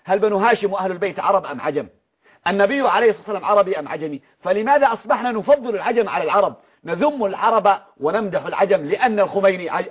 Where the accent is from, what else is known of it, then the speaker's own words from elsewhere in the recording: Yemen; هذا بوق من أبواق إيران عندنا في اليمن